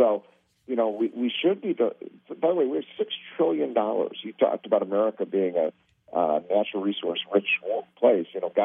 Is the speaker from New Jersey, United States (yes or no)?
no; Illinois, United States; I'm from Illinois. Illinois is a coal-producing state.